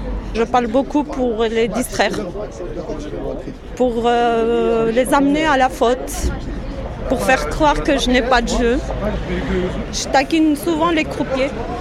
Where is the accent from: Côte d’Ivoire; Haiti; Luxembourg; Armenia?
Armenia; French is a second language; now in France; Je suis arménienne, d'origine arménienne. Je suis née en Arménie et ça fait 20 ans que je suis en France. Mes enfants sont français, mais moi je suis arménienne.